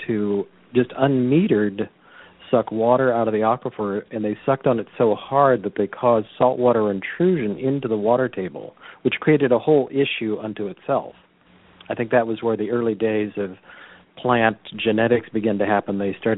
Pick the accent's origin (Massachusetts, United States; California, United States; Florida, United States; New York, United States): California, United States; Carmel; I grew up in Carmel. And everybody thinks, oh, Carmel, bucolic, blah, blah, blah. Well, when I was a kid in Carmel, there were people growing artichokes in my front yard